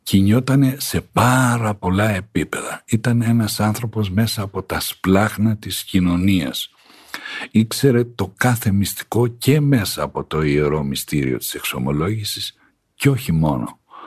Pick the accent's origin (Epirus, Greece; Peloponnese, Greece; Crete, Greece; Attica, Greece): Crete, Greece; Anogia; είμαι από τα Νόγια, από τον Ορεινόμηλο πόταμο